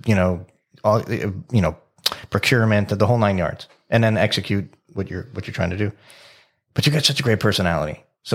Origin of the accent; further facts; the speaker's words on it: Florida, United States; You know, I grew up in South Florida.